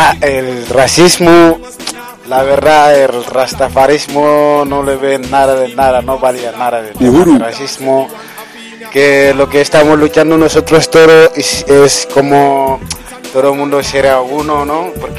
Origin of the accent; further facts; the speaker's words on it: Gambia; Spanish is a second language; now in Spain; yo vengo de Gambia, África, pero vivo aquí.